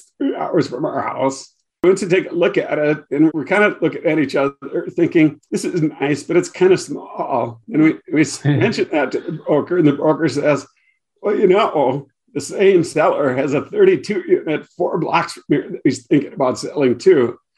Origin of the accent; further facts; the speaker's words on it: Minnesota, United States; We're from Southern Minnesota.